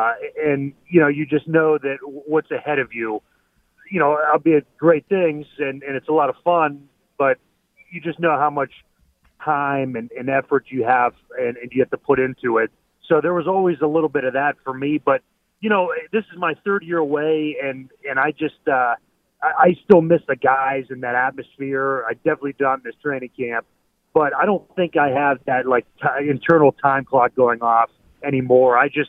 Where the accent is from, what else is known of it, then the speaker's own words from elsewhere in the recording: Ohio, United States; I'm a fan. I grew up in Northeast Ohio. There's that level of pride.